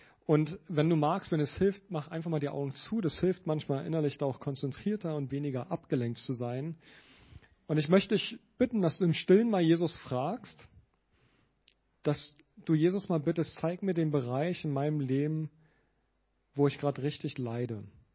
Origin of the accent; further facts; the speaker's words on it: Berlin, Germany; Ich komme ja aus Berlin ursprünglich.